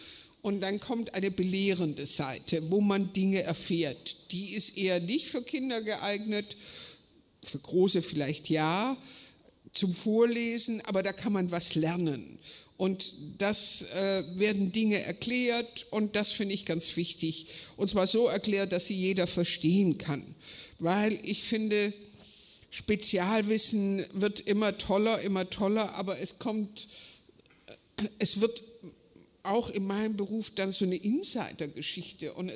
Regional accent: Baden-Württemberg, Germany; ich bin aus Schwaben, ich darf das sagen

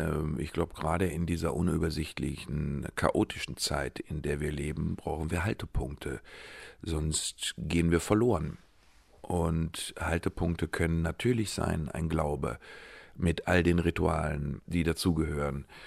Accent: Recklinghausen, North Rhine-Westphalia, Germany; die immer noch in meiner Heimatstadt Recklinghausen wohnt

